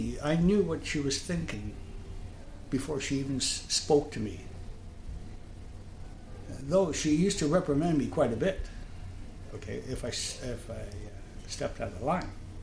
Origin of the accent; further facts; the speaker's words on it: Vancouver, British Columbia, Canada; born there; In the East End of Vancouver.